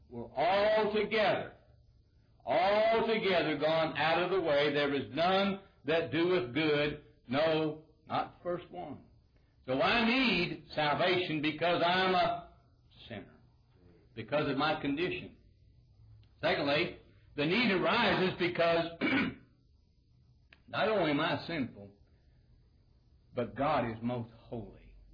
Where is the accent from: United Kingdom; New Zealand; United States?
United States; Rocky Mountains; I grew up in the Rocky Mountains and grew up a Mormon.